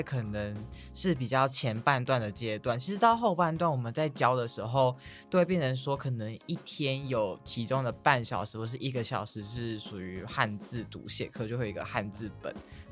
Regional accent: Taiwan; now in Japan; 然后跟我一个台湾人跟一个韩国人，就这样结束。

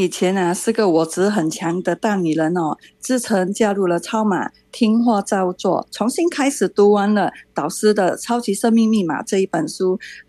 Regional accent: Singapore; 我是来自新加坡的

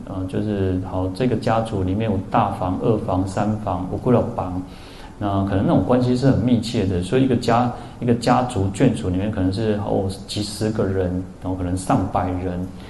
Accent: Taiwan; 我常常会觉得，你看哦，我们台湾人不是都会拜祖先牌位，对不对？

